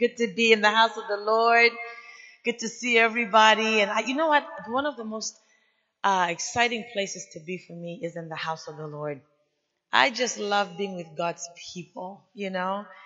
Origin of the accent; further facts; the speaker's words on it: Zambia; moved away as an adult; now in United States; I'm originally from Zambia, Africa, and I came here to attend Geneva College. I was 18 years old